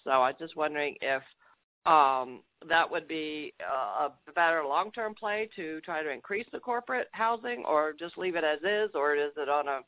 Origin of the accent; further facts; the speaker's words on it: North Carolina, United States; now in California, United States; from California, but I am originally from Carolina and a UNC grad